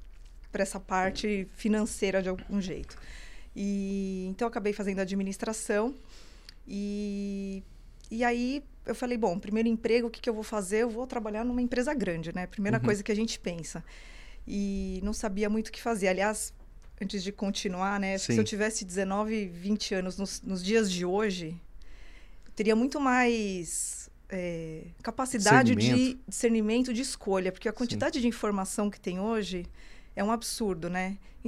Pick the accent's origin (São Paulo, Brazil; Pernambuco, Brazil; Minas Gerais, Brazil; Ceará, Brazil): São Paulo, Brazil; Bom, eu sou de São Paulo, nasci em São Paulo. Toda minha carreira foi ali.